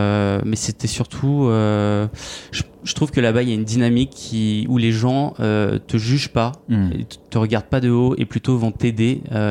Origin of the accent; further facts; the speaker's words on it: Paris, Île-de-France, France; Donc moi, je suis parisien. J'ai étudié toute ma scolarité à Gerson, donc à un lycée dans le 16e arrondissement.